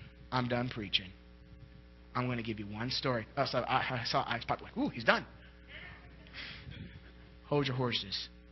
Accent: Shreveport, Louisiana, United States; born there; But I was born in Shreveport, Louisiana, at the LSU Medical Center.

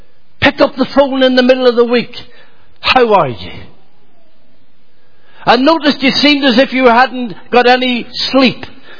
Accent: Ireland; I come from the Republic of Ireland. I'm from the south of Ireland. I was brought up in the backwoods on a 32-acre farm.

